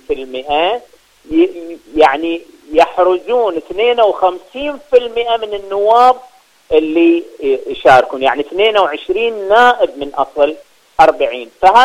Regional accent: Bahrain; يعني عندنا في البحرين أكثر من 200 شهيد

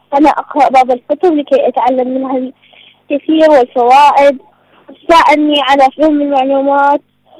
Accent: Iraq; من العراق.

